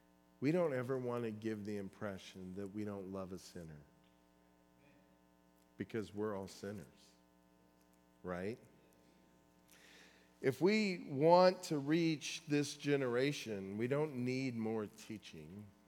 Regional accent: California, United States; Well, I'm from California.

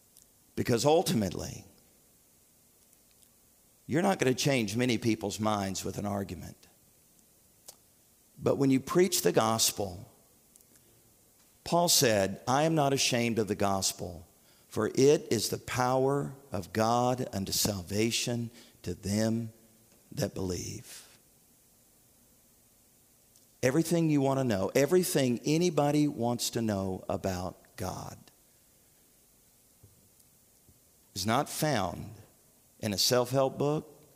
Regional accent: United States; But if you had asked me, are you a Christian? I would have said yes, because I'm an American.

